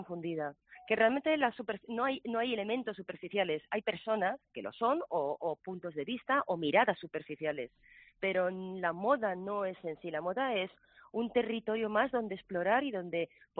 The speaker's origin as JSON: {"language": "Spanish", "town": "Madrid", "region": "Community of Madrid", "country": "Spain", "tie": "born or raised there", "also_born_or_lived": "Toledo", "said": "yo nunca he vivido Toledo, yo siempre he vivido en Madrid. Nací en Toledo, pero siempre he vivido en Madrid. Y el taller de mi madre estaba en Madrid y me crié entre máquinas de coser, patrones, etcétera."}